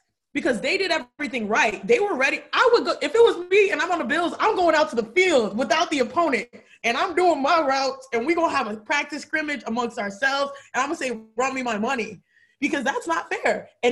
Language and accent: English; Houston, Texas, United States; you see what happened to my hometown and what came out regarding the Houston Texans, who we all know that Bill O'Brien, former head coach and GM, has parted ways with my hometown team.